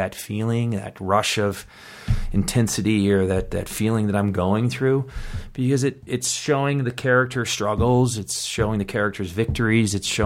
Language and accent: English; East Coast, United States; You know, like growing up in the East Coast, the winters, how tough it is.